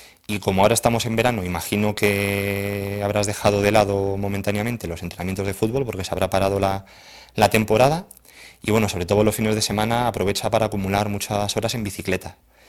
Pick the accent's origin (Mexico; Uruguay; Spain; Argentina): Spain; los que somos de España creo que todos sabemos qué es el Camino de Santiago